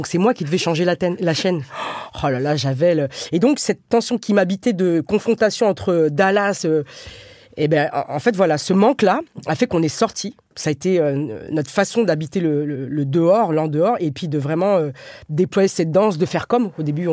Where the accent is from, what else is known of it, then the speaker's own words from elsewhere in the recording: Brétigny-sur-Orge, Île-de-France, France; donc moi j'ai grandi à Brétigny-sur-Orge, à 30 km de Paris, mi-banlieue, mi-campagne